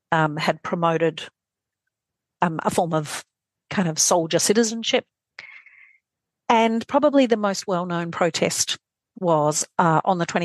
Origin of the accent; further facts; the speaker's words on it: Australia; moved away as an adult; now in Wellington, New Zealand; I'm an Australian historian. I grew up and trained in Australia, and I was employed here as the Australian historian.